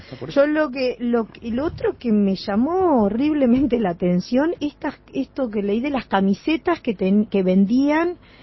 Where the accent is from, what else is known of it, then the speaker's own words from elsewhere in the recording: Uruguay; como uruguaya